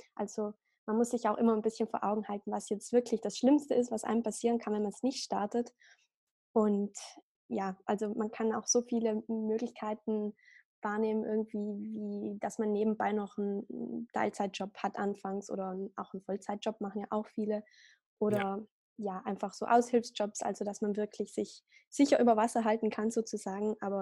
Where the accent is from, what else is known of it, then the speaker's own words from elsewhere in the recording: Trentino-Alto Adige, Italy; Und ja, dann bei uns in Südtirol ist es natürlich so, Tourismus läuft sehr gut und alles.